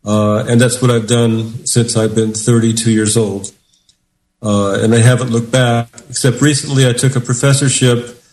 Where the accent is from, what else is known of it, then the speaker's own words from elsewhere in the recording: Indiana, United States; moved away as an adult; now in New York City, United States; I grew up in Indiana basically almost a farm-type setting. I left because there was so much racism there, I couldn't deal with it.